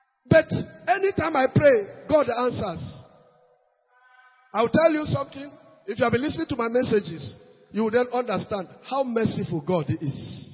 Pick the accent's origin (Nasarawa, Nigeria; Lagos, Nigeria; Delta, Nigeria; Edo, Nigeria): Nasarawa, Nigeria; I told them I'm from Nasarawa State.